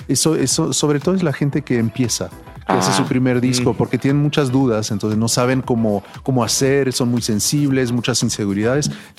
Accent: France; Spanish is a second language; now in Mexico; yo llegué con mi disco, yo vivía en Francia, sí, yo era, yo soy francés.

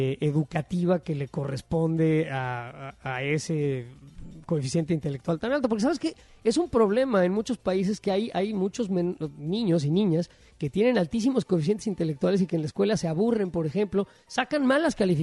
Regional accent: Mexico City, Mexico; now in Chicago, United States; yo nací en la Ciudad de México, viví muchísimos años en la Ciudad de México, ahora vivo en Chicago

